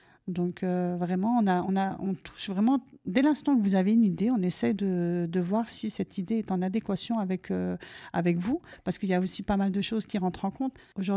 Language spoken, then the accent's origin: French; Dreux, Centre-Val de Loire, France; Alors, je suis native de Dreux, hein, forcément. Donc, en tant que personne qui est née à Dreux, bon, on peut partir travailler sur Paris, mais on revient toujours à la source. Pour mon cas, c'est ce qui s'est passé. Donc, je suis revenue sur Dreux